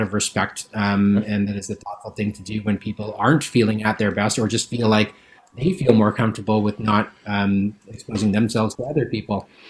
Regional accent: Toronto, Ontario, Canada; also born or lived in British Columbia; I was born here in the Lower Mainland, but my family got transplanted out in the Toronto area when I was living there.

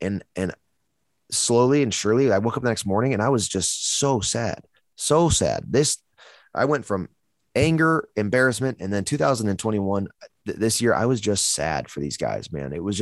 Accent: Buffalo, New York, United States; I'm from Buffalo. So like my dad is

